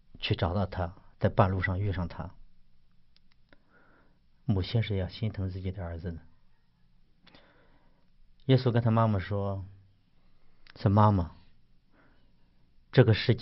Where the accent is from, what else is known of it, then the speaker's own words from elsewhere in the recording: Shandong, China; 因为我是个山东人，我性格是很刚强的